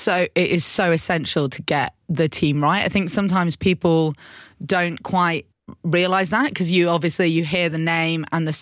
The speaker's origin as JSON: {"language": "English", "town": "Prestbury", "region": "North West England", "country": "United Kingdom", "tie": "born or raised there", "said": "I grew up in Prestbury."}